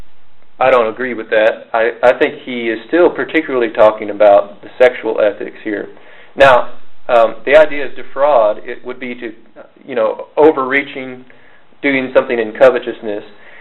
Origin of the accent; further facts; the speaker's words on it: Indiana, United States; I'm from Indiana, and there's all that stuff going on there about that that law